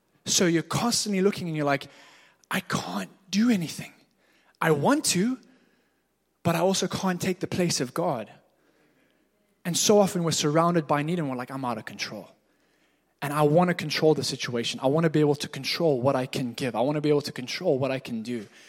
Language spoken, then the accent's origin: English; Zimbabwe; growing up in Zimbabwe, we would save and I was trying to be the diligent guy. I'm the firstborn out of five.